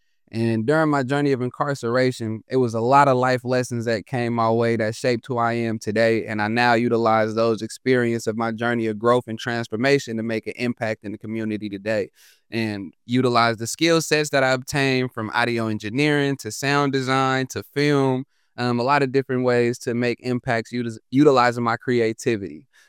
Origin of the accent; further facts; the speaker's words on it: Oakland, California, United States; Born and raised in Oakland, from the town, man.